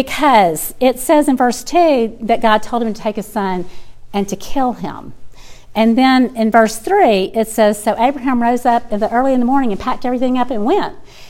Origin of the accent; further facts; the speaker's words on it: Birmingham, Alabama, United States; I'm from Birmingham